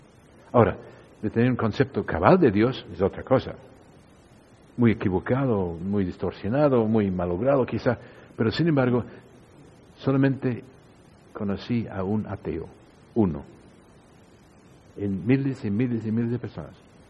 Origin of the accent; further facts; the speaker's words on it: Australia; Cuando yo era, antes de cristiano, en mi país, oriundo de Australia, y era joven, yo solía volver de mirar el cine